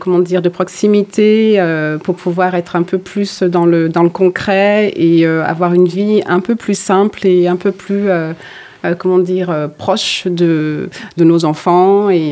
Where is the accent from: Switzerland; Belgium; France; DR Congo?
France; Auvergne-Rhône-Alpes; non, on n'est pas périgourdins, on vient de la Haute-Savoie.